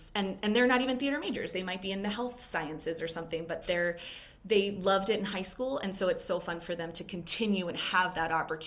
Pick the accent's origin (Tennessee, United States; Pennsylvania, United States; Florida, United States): Pennsylvania, United States; Bethlehem; So first and foremost, I'm a Lehigh Valley kid. I grew up in Bethlehem. I went to Liberty High School. And so I love the Lehigh Valley.